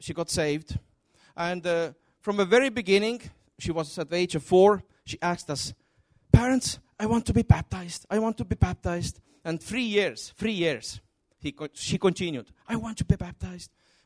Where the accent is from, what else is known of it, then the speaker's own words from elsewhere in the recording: Estonia; first language Estonian; English is a second language; English is not my first tongue. And I speak some four earthly tongues, but I'm speaking in tongues, and I don't know how many tongues I'm speaking. Hallelujah. I'm still learning Estonian. It's my mother's tongue.